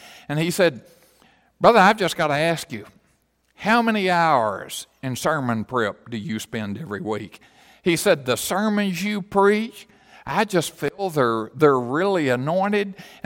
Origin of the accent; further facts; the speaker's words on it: Tennessee, United States; As most of you know, my hometown was a coal mining town for just short of 150 years. Grandpa used to say in the 1920s, he said, "You farmed, you coal mined, you bootlegged whiskey, or you starved to death." He said those were your only four career occupations in the Sequatchie Valley at the time.